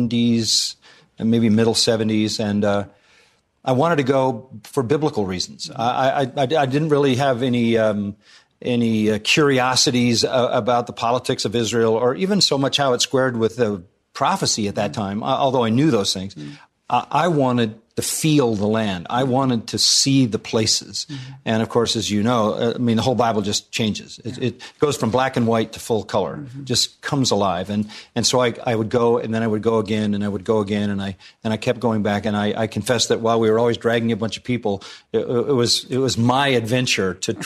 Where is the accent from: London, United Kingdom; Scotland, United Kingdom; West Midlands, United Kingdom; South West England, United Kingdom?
Scotland, United Kingdom; if I have one regret, it's that I'm Scottish and I don't have any Jewish blood